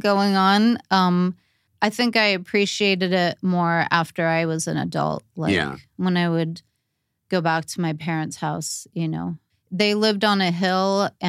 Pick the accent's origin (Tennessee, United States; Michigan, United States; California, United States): California, United States; Torrance; Right. I grew up in Torrance.